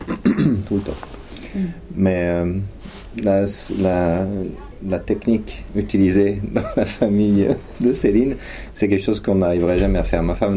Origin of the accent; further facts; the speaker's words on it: France; Je suis français. Je ne parle que français avec les enfants.